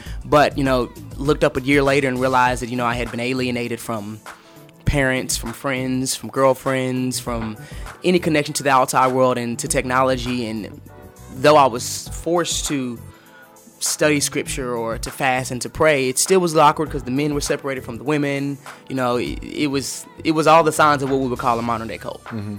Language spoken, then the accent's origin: English; Kansas City, Kansas, United States; So I'm from Kansas City, Kansas originally